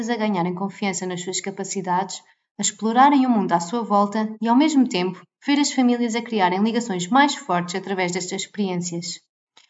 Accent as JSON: {"language": "Portuguese", "town": "Flores Island", "region": "Azores", "country": "Portugal", "tie": "born or raised there", "said": "criei o projeto Movimento aqui na Ilha das Flores, de onde sou natural."}